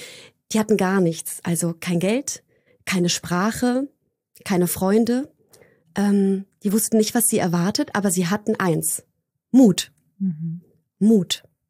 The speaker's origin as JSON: {"language": "German", "town": "Kraków", "region": "Lesser Poland", "country": "Poland", "tie": "born there", "said": "Ich habe polnische Wurzeln, ich bin in Polen geboren, in Krakau. … Und ich bin 41 Jahre alt."}